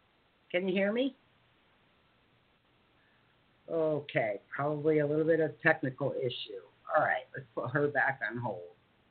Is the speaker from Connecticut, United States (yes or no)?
yes; Connecticut, United States; I was a neighbor from Connecticut.